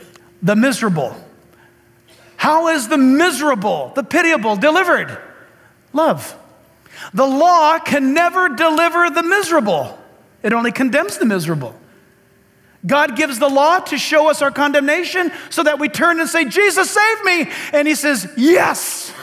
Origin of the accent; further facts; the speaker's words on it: San Diego, California, United States; born there